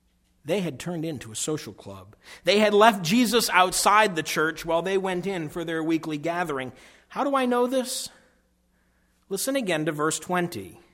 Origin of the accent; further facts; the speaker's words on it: New England, United States; We're all New Englanders, and I'm from New England, so I can say this.